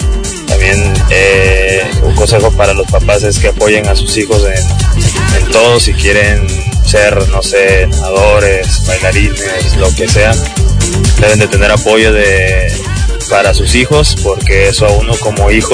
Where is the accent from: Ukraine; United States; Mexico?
Mexico; Veracruz; Pero muy orgulloso de ser veracruzano, muy orgulloso de mis raíces y nunca he perdido el piso.